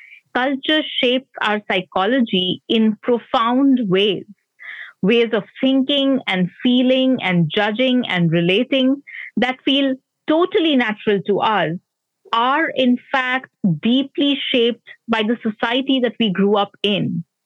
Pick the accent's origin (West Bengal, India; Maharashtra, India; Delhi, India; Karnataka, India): West Bengal, India; As was mine growing up in West Bengal, India.